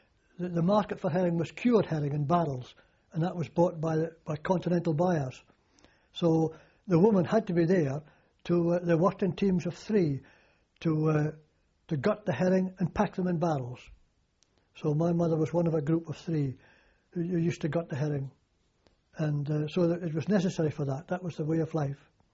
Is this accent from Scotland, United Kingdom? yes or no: yes; Buckie, Scotland, United Kingdom; In my hometown of Bucky, you see, you buy your nets, your ropes, your buoys. It was all bought locally.